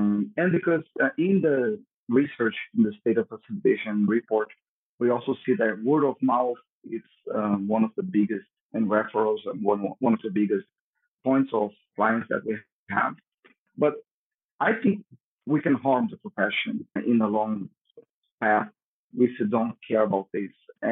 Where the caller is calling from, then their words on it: Brazil; I'm speaking from Brazil, so Global South.